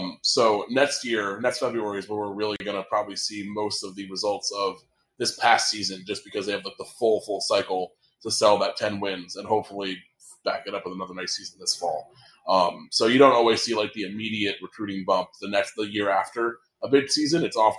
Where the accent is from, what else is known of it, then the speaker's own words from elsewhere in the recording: Stamford, Connecticut, United States; I did have a couple different things from Half Full Brewery in my hometown of Stamford, which were brought into the city.